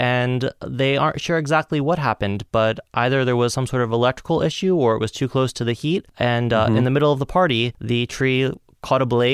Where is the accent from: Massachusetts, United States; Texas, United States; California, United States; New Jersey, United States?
New Jersey, United States; In New Jersey.